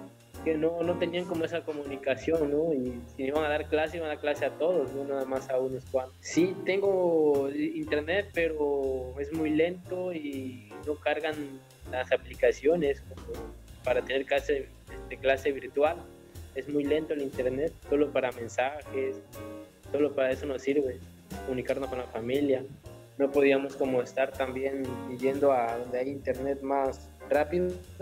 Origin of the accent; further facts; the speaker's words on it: San Pedro Tapanatepec, Oaxaca, Mexico; vengo de Pesquería Guadalupe, municipio de San Pedro Tapanatepec, Oaxaca.